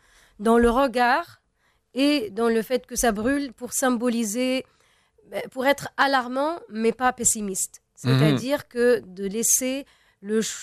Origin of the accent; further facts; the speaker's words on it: Tunisia; Je suis tunisienne. On a plusieurs identités, mais voilà, je me considère aussi. Enfin, je parle arabe.